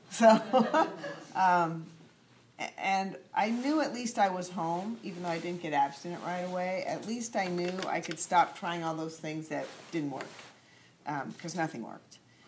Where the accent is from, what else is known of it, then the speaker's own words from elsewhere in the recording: Oakland, California, United States; I'm ready, and I'm from Oakland.